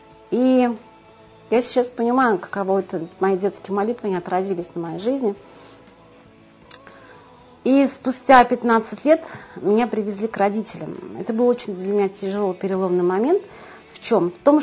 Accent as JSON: {"language": "Russian", "town": "Ufa", "region": "Bashkortostan", "country": "Russia", "said": "я из Уфы."}